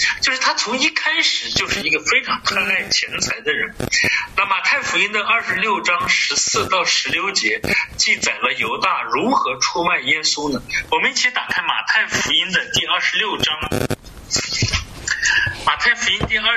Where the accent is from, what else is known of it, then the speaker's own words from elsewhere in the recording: China; 这是我们中国人非常